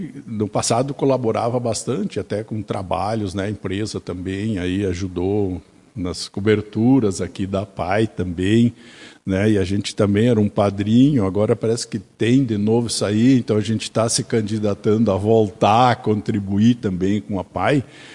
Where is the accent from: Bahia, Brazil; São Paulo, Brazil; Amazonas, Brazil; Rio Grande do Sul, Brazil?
Rio Grande do Sul, Brazil; Nicolau Vergueiro; born there; Eu nasci em Nicolau Vergueiro, né? Morei em Vila Maria, sou mariense também, sou conterrâneo da Camila, e marauense, né? Então eu tenho três municípios aí que a gente sempre conviveu